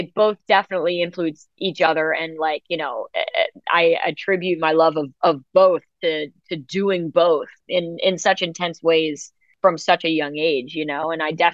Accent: New York City, New York, United States; I grew up in New York City, like, you know, the elevator was such a huge place of performance for me

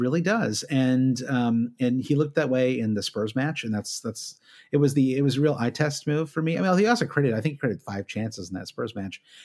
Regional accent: United States; maybe I'm a little biased as an American

